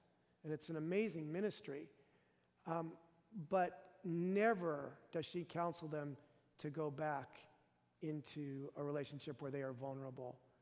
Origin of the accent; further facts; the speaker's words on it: Fresno, California, United States; And I had no idea growing up in Fresno what a riptide was. An undertow. Don't really have too many of those in Fresno.